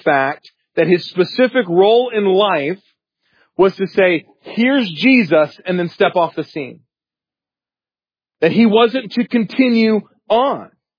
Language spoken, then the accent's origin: English; South Carolina, United States; We had them when I grew up in South Carolina.